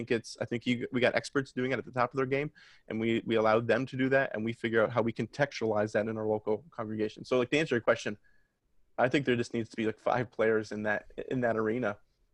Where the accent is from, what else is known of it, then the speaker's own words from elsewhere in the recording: Canada; then hey, as a Canadian, I need to hear that. I need to hear my accent.